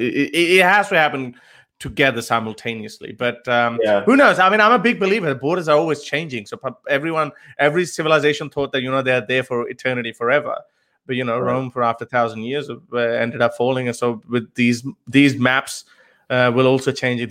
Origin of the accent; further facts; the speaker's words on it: Pakistan; born there; I am a Pakistani. I was born in Pakistan. Even if Pakistan disintegrates, I would still call myself a Pakistani